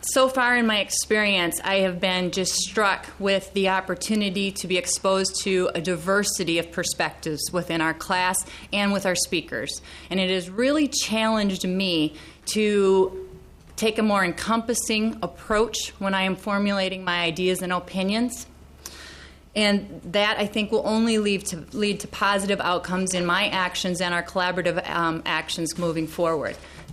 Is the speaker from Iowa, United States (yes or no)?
yes; Altura, Iowa, United States; I'm from Altura, Monona County.